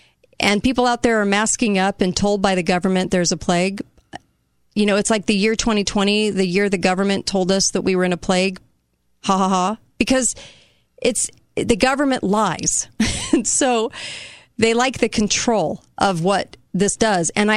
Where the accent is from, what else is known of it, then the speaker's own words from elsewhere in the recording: California, United States; I was raised in California and all my friends were different faiths.